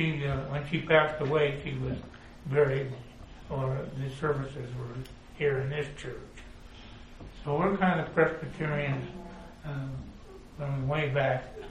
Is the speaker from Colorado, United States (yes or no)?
yes; Colorado, United States; born there; Well, I was born out on the … just 80 years ago. And the old ranch had been in the family a long time, about seven generations.